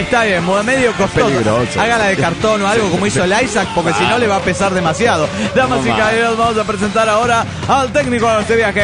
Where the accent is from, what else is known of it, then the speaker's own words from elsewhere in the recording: Oaxaca, Mexico; de Oaxaca, México.